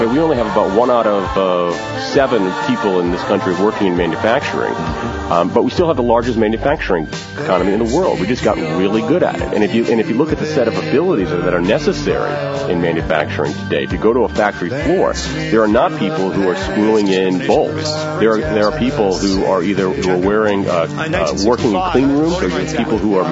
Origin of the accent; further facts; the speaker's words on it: Ohio, United States; Now, let me tell you, I grew up in Ohio.